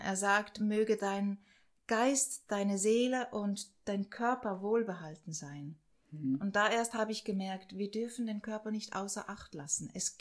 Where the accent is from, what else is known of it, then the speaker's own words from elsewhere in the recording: Switzerland; accent: Swiss; now in Germany; Ich bin Schweizerin.